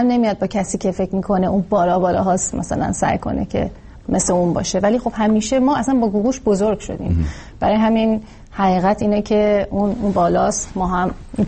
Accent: Iran; الان ما توی خانواده خیلی هنری بزرگ شدیم در ایران

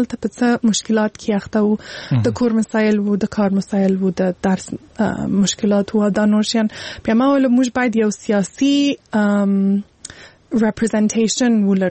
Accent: Afghanistan; born there; ځکه چې زه په هغه ځای کې پیدا سوی یم. صحیح چې هلته لوی سوی نه یم، هلته مې درس ویلې نه دی، خو مور و پلار مې افغانان دي، زه خپله افغان یم.

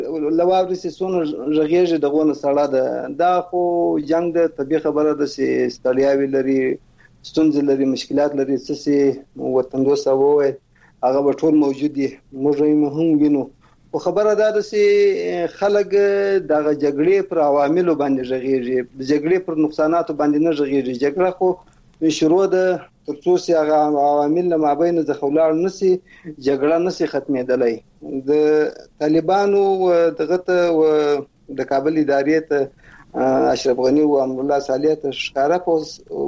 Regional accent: Afghanistan; موږ افغانان یو د دې سره کښینی، هغه د افغاني ارزښتونو سره برابر، د افغاني عنعنات سره برابر

